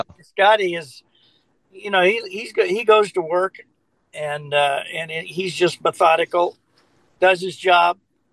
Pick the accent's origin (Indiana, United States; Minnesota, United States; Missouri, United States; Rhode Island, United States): Indiana, United States; because I grew up in Indiana playing golf in the summer on the muni courses, which had no water.